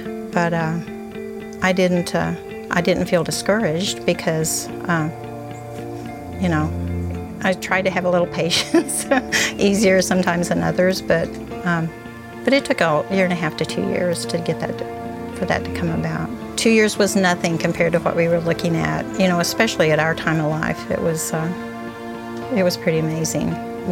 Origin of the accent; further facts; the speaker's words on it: Fordland, Missouri, United States; I'm from Fordland, Missouri.